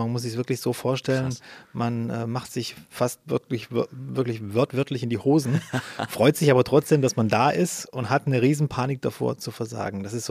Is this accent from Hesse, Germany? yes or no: no; Baden-Württemberg, Germany; Ich komme aus Baden-Württemberg